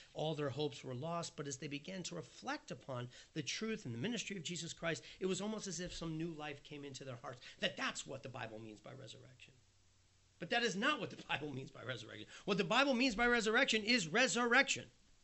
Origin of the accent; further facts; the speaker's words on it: New York City, New York, United States; I'm a New Yorker. I just live in New York. This is the culture I know.